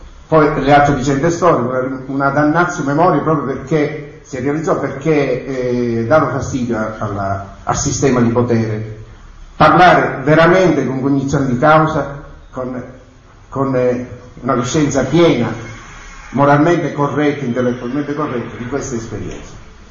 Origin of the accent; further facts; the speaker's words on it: Milena, Sicily, Italy; nel mio paese d'origine, nella provincia di Caltanissetta, la vecchia Milocca, oggi Milena